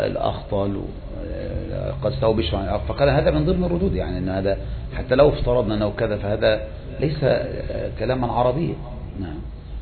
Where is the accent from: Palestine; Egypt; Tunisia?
Egypt; يعني مثلا في دول الخليج هؤلاء أقرب منا كمصريين